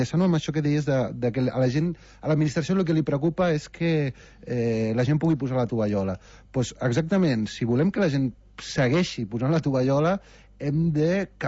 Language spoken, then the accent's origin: Catalan; Calafell, Catalonia, Spain; Sí, de fet, soc de Calafell